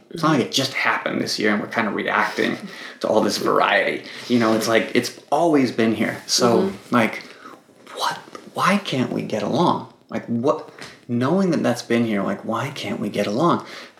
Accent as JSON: {"language": "English", "country": "United States", "tie": "born or raised there", "said": "I was born and raised in America, typical American diet. Fundamentally normal American upbringing."}